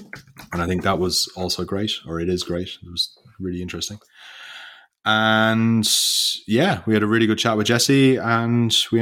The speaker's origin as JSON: {"language": "English", "country": "Ireland", "said": "I'm Irish. That's just."}